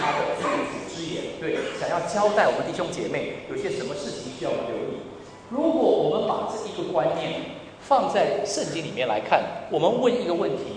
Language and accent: Chinese; Melbourne, Victoria, Australia; 我从墨尔本来哈，我是住在墨尔本，我现在在一个宣教机构里面服侍